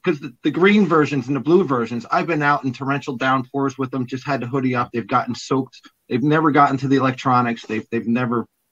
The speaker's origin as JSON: {"language": "English", "country": "United States", "said": "And being American, I'd look forward to something like that."}